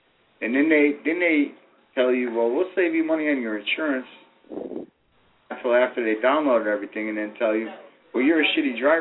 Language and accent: English; Chicago, Illinois, United States; I'm from Chicago. That was known as the city that works.